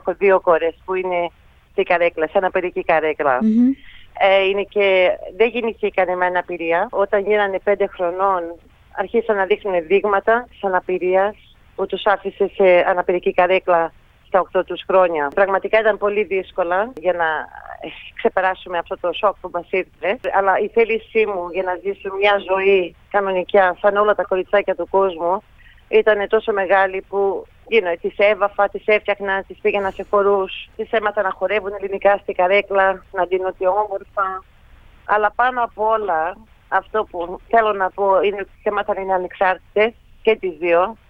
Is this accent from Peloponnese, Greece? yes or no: yes; Peloponnese, Greece; now in Australia; Είμαστε από τη Πελοποννήσο, νομό Αρκαδία, και οι δύο γονείς μου είναι από τη Μεγαλόπολη και έζησα και εγώ στην Ελλάδα από τα 8 μου χρόνια μέχρι που γύρισα στην Αυστραλία στα 15.